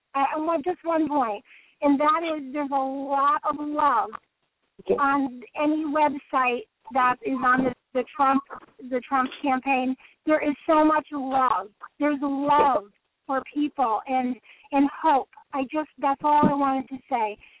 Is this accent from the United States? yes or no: yes; Connecticut, United States; I'm from I'm from Connecticut, New York area